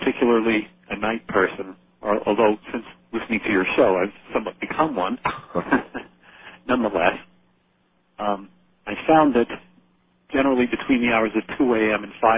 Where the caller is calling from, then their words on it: Wilkes-Barre, Pennsylvania, United States; from Wilkes-Barre, Pennsylvania.